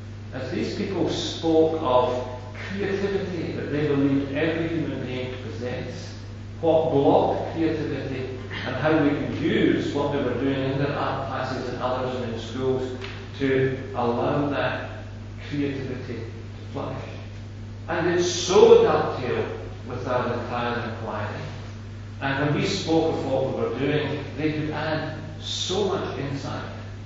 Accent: Scotland, United Kingdom; Now, we're Scottish lunacy, you know

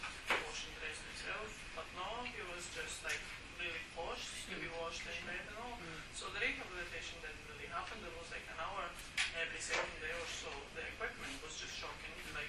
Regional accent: Poland; English is a second language; Like, I'm from Poland, and there's, like, you know, health service in terms of rehabilitation is just shocking.

